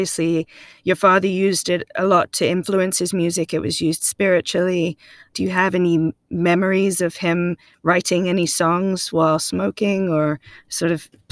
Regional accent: England, United Kingdom; as an English girl who grew up, you know, in the British schooling system, I remember studying in music class, studying reggae music, and we never heard any of that.

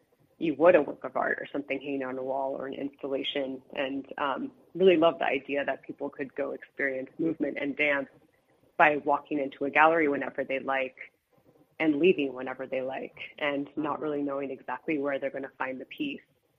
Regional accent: Los Angeles, California, United States; growing up in Los Angeles in a canyon, I would hear crickets every single night

